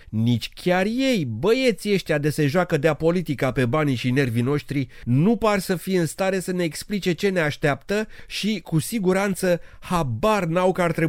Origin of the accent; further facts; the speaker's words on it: Romania; Până la urmă ne descurcăm, că de-aia suntem români, nu?